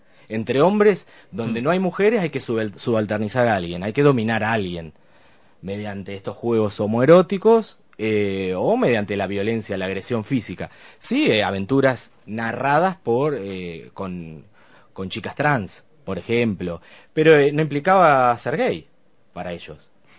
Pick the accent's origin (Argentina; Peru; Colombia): Argentina; el que soy más argentino que, claro, los que me están mirando